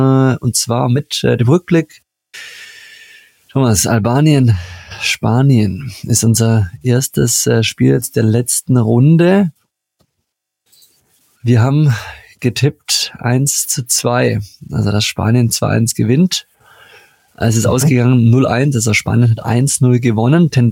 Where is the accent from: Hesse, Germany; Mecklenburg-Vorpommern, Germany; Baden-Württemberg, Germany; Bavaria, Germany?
Baden-Württemberg, Germany; Ja, da wo ich herkomme, da war ich hier, aber... Ja, in der Nähe von Stuttgart, da wäre hier aber Alarm gewesen.